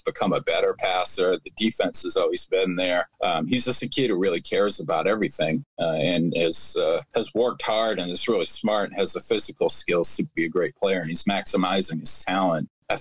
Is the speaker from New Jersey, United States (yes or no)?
no; Bath, Maine, United States; Well, it's funny. I grew up in Bath, but I spent a lot of my summers in Old Orchard.